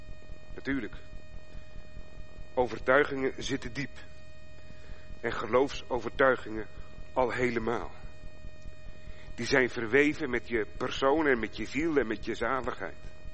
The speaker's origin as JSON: {"language": "Dutch", "town": "Dordrecht", "region": "South Holland", "country": "Netherlands", "tie": "born there", "said": "om ook eens in mijn geboorteplaats Dordrecht voor te gaan"}